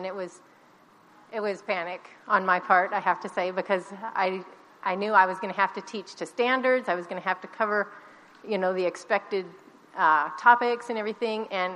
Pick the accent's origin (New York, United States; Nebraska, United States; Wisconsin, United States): Nebraska, United States; moved away; I'm originally from Nebraska, so it's like moving to another planet when you come down here.